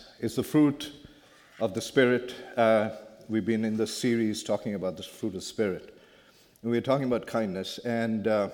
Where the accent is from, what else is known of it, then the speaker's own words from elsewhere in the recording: India; English is a second language; now in United States; I grew up in India. I did not grow up with English as my first language for a long time. And so when you hear English, now I've lived in the US for about 22, 24 years, and so you will hear a little bit of American, you will hear a little bit of British